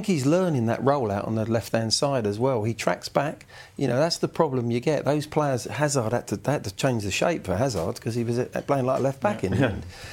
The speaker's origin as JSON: {"language": "English", "region": "England", "country": "United Kingdom", "said": "And I'm delighted he has, as an Englishman."}